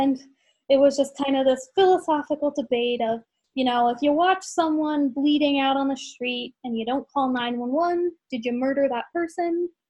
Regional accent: Ireland; like being an Irish person, we're very much thought of as like the weird cousin of, you know, the empire.

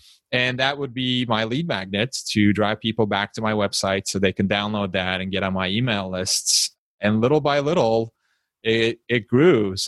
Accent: Istanbul, Turkey; I grew up in Istanbul, Turkey, and in this tiny apartment, our electricity supply was really unreliable.

